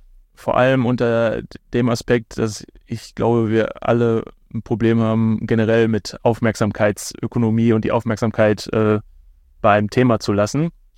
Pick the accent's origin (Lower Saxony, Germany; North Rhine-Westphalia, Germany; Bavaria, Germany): North Rhine-Westphalia, Germany; Bochum; die Menschen in meiner Heimatstadt das so nachvollziehen können. Also ist Bochum quasi so meine